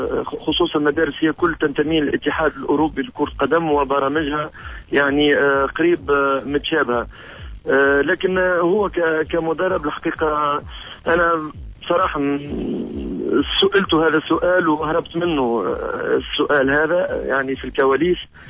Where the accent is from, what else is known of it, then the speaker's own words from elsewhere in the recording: Tunisia; now in Belgium; أنا تونسي قبل أن أكون بلجيكي